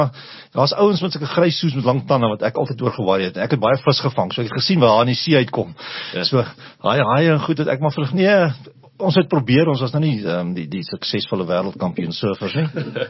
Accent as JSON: {"language": "Afrikaans", "region": "Eastern Cape", "country": "South Africa", "tie": "born there", "said": "Groot geword, of sal ek sê, gebore in 'n spoorwegfamilie in, wat in die Ooskaap uitkom."}